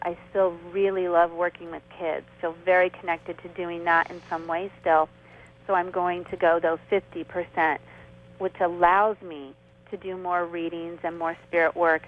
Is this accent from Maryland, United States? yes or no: no; California, United States; I think she was in Kansas, and we're from California